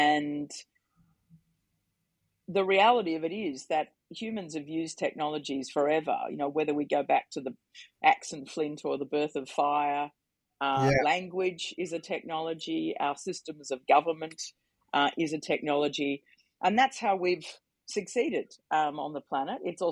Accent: Australia; now in London, United Kingdom; as the Aussie in London, I'm sort of sitting here saying, yes, well, that's what you're going to need to do.

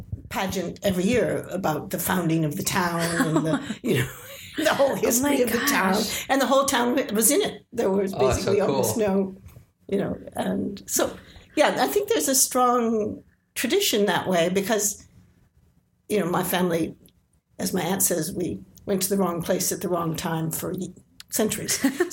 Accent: Midwest, United States; also born or lived in Kentucky; Well, I'm from the Midwest. Came to New York as soon as I could, and I went to NYU to what is now the acting program at Tisch.

